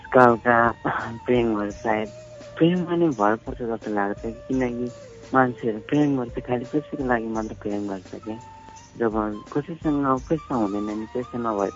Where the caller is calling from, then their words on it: Khari, Bagmati, Nepal; Dhading खरीदेखि